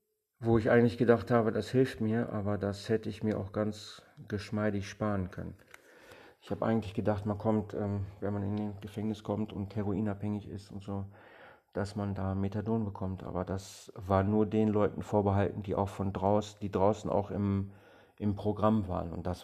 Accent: Germany; komme in eine Vier-Mann-Zelle rein, wo drei Kurden drin sitzen, ne? Und ich alleine, so als Deutscher, ne?

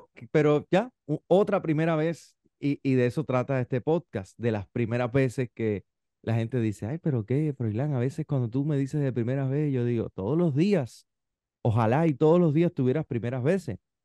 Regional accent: Cuba; moved away; eso es nuevo para los cubanos que cuando salimos de Cuba y vivimos en climas diferentes al nuestro

